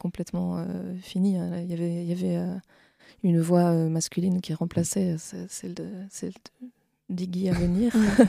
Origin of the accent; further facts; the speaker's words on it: Besançon, Bourgogne-Franche-Comté, France; il est bisontin comme moi. On vient tous les deux de Besançon. On était dans le même lycée.